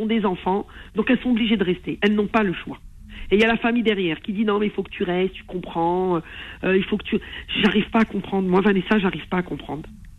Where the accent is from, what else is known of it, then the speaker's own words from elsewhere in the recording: Algeria; non, je suis algérienne.